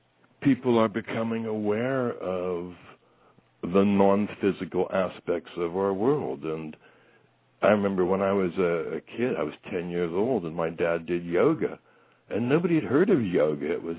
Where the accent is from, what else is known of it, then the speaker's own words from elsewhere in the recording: United States; I'm American, I know.